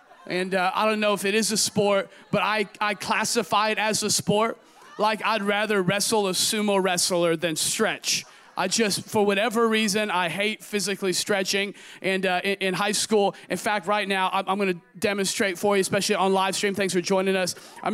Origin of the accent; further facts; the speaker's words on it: Oregon, United States; it wasn't San Diego, it was Oregon, okay? I had 10,000 people in my hometown.